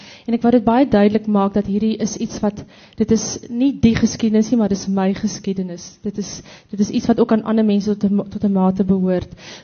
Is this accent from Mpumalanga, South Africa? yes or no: no; Viljoenskroon, Free State, South Africa; ek kom van die Mielie Driehoek, van Viljoenskroon, so dis daar tussen dis Botawil Kroonstad wêreld.